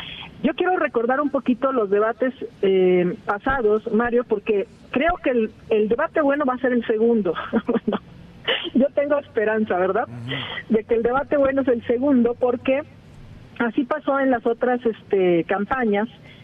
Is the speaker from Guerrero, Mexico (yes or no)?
yes; Acapulco, Guerrero, Mexico; bien que estás allá en Acapulco, en mi tierra